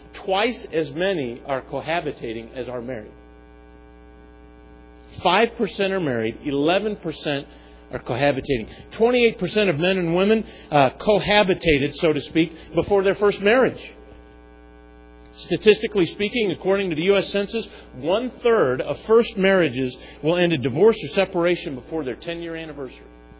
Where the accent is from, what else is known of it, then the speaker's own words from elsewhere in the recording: Chicago, Illinois, United States; But I remember neighborhoods growing up in the Chicago area.